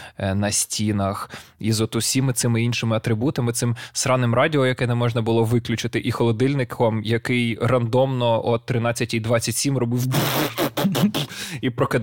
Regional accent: Kyiv, Ukraine; also born or lived in Kamianets; Я виріс в Києві, дуже багато жив у Кам'янці, але от у Кам'янці якраз я жив в такій, знаєш, типу, ну, панелька, яка була побудована в тому числі для співробітників місцевого цемзаводу.

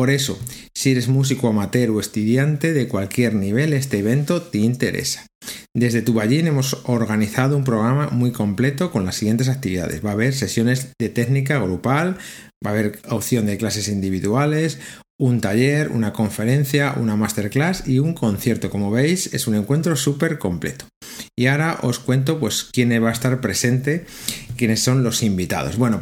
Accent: Toro, Castile and León, Spain; este primer encuentro se celebra en mi tierra, en Toro, Zamora

